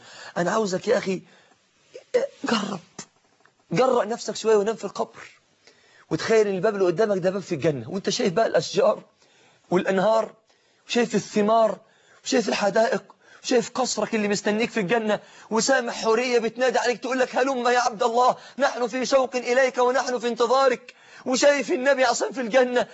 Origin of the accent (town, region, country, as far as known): Egypt